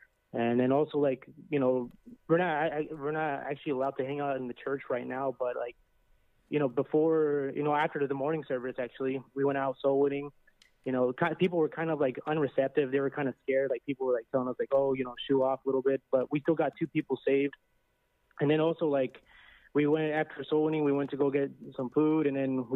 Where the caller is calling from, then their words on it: Los Angeles, California, United States; I'm calling from from First Works Baptist Church over here in LA.